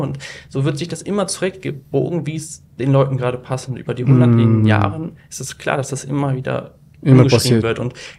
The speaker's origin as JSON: {"language": "German", "town": "Hanover", "region": "Lower Saxony", "country": "Germany", "said": "ich komme aus Hannover"}